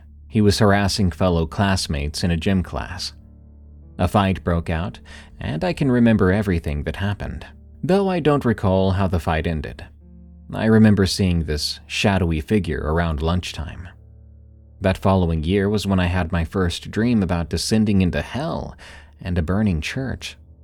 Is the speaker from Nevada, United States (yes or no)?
no; Florida, United States; There's a church in my hometown in the panhandle of Florida, which happened to be the first place I entered when I came home from the hospital after 3 days old.